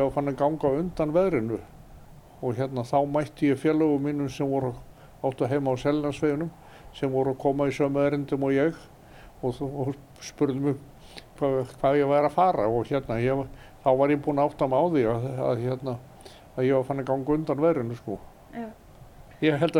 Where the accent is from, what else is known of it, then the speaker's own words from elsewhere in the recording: Ísafjörður, Westfjords, Iceland; og er borinn og barnfæddur Ísfirðingur.